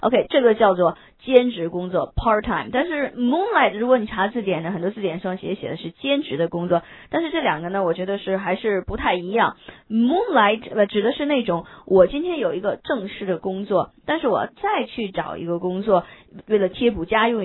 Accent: China; 这在我们中国人来讲呢是非常普遍的一件事情，但是在美国可能就是闻所未闻

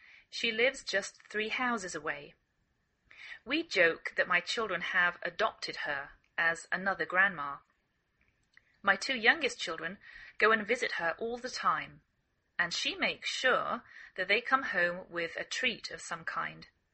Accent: England, United Kingdom; now in United States

